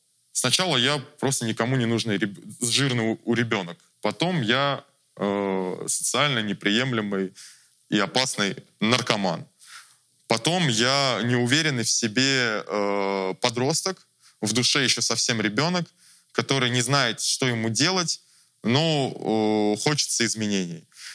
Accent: Moscow, Russia; я наркоман из Москвы

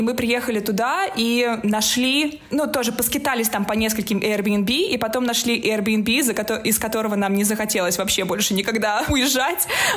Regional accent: Russia; я турист из России

